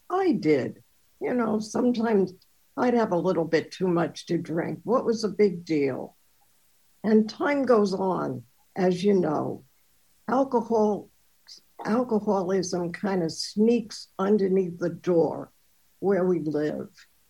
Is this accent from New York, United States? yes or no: yes; Amityville, New York, United States; also born or lived in Brooklyn; I was born in Brooklyn, New York. You can tell from the accent. I haven't really lost it. But I was brought up in Amityville, Long Island.